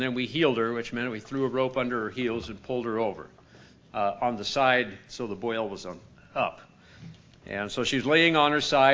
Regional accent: South Dakota, United States; I grew up in South Dakota most of my growing up years

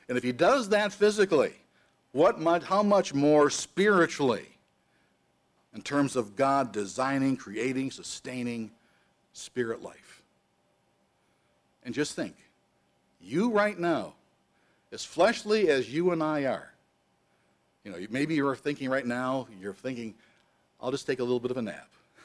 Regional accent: Detroit, Michigan, United States; now in Chicago, United States; Now, maybe it's because I'm from Detroit. You don't go walking around Detroit at nighttime in the cool of the evening.

